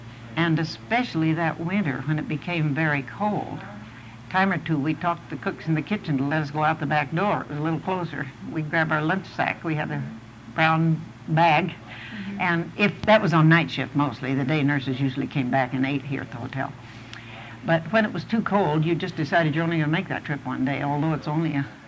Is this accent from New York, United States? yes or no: no; Havre, Montana, United States; There was one nurse from Miles City, two from Butte, one from Great Falls, I was from Havre, one Manaconda, one from Minnesota, and one North Dakota.